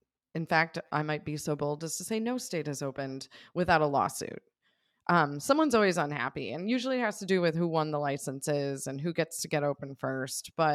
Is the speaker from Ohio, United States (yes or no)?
no; Buffalo, New York, United States; and by the way, growing up in Buffalo, New York, this really chafe